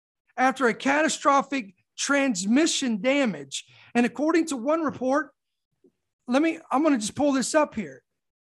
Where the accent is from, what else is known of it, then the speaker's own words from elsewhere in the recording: United States; I'm an American. This is where God chose for me to be born.